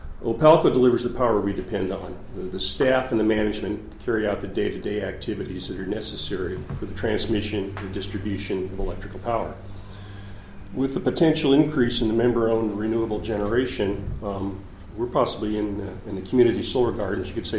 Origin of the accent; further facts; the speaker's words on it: San Juan Island, Washington, United States; from San Juan Island.